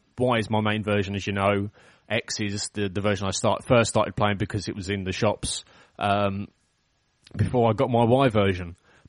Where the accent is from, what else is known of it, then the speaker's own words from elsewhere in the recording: England, United Kingdom; I mean, I'm English, and to be honest, I don't really give a shit about it anyway